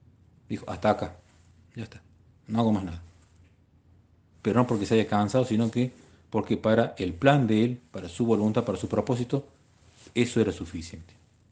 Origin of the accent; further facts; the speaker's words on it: Argentina; yo por lo menos encuentro ese significado desde mi español y desde mi argentino. Ten en cuenta que yo soy argentino, entonces yo me muevo con una terminología propia